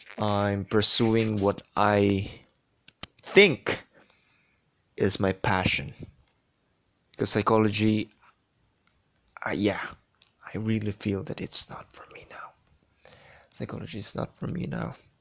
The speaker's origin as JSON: {"language": "English", "country": "Philippines", "said": "I'm still geographically illiterate, considering I'm a Filipino and I should know at least what Ilocos is."}